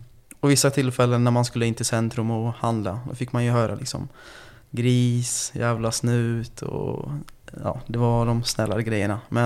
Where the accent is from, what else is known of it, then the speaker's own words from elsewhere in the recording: Stockholm, Stockholm County, Sweden; Jag är uppvuxen i en förort i södra Stockholm. Det är en utsatt förort kan jag säga rakt av.